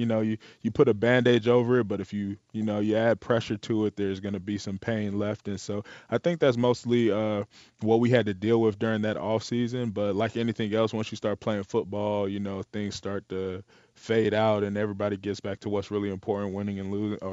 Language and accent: English; Riverdale, Georgia, United States; born there; I was born in Riverdale, Georgia. My mother is Nigerian, and so my family, they're from Nigeria, and that's pretty much.